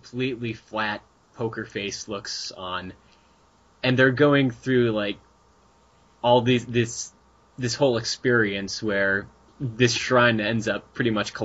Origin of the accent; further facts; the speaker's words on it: United States; I'd say this must be a cultural thing, but I'm pretty sure we're all American here.